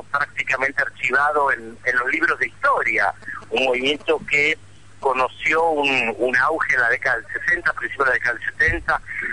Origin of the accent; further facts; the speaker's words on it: Argentina; que somos tres argentinos